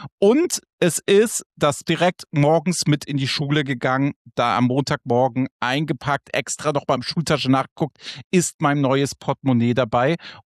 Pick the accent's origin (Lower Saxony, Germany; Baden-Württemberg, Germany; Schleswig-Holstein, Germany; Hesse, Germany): Schleswig-Holstein, Germany; Flensburg; ich bin ja Kind der Küste. Ich bin ja in Flensburg aufgewachsen, in Kiel habe ich studiert.